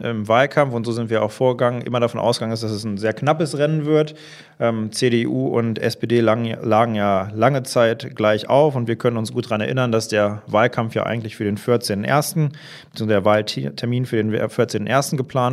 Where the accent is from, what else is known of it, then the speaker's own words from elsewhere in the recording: Hillerse, Lower Saxony, Germany; Ich wohne mein Leben lang in Hillerse. Dort fühle ich mich auch pudelwohl. Das ist ein schönes Dorf